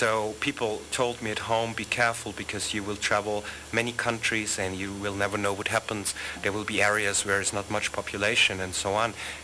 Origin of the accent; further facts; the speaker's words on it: Vienna, Austria; Oh, just in my hometown. I started in Vienna, Austria